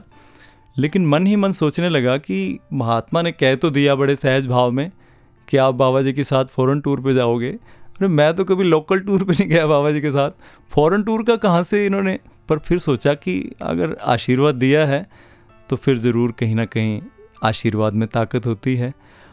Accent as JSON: {"language": "Hindi", "town": "Taraori", "region": "Haryana", "country": "India", "tie": "born or raised there", "said": "बचपन से ही उनकी गोद में खेले हैं और वहीं से"}